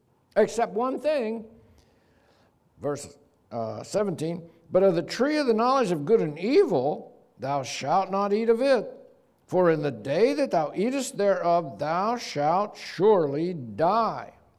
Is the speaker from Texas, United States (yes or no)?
yes; Texas, United States; And in Texas, Washington, we're from Texas, is looked at as liberal.